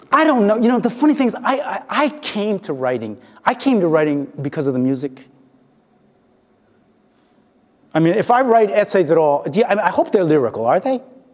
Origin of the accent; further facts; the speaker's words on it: Harlem, New York, United States; I came up here from Harlem. I must admit, I didn't know what the hell to do in Ithaca.